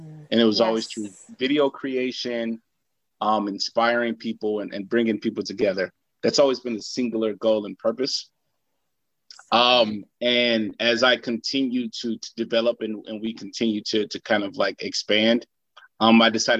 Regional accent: St. Louis, Missouri, United States; now in Dallas, United States; I come from St. Louis, Missouri. I currently live in Dallas, Texas.

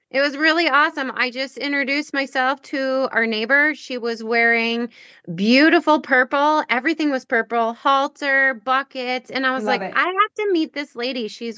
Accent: Oregon, Wisconsin, United States

